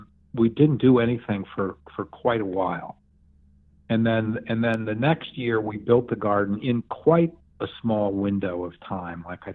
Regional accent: New York, United States; So I grew up in the Borscht Belt Catskills, so very enmeshed in Jewish culture.

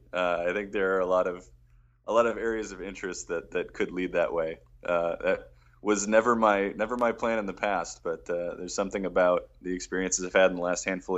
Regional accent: Detroit, Michigan, United States; So I'm actually headed back to my hometown of Detroit.

